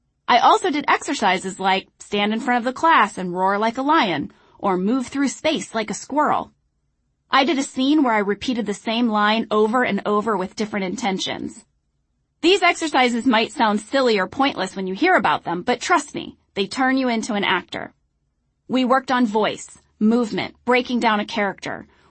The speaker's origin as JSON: {"language": "English", "town": "St. Louis", "region": "Missouri", "country": "United States", "tie": "born or raised there", "said": "It's far enough from my hometown of St. Louis that I felt separated from my parents, but close enough that I could drive home on the weekends if I wanted."}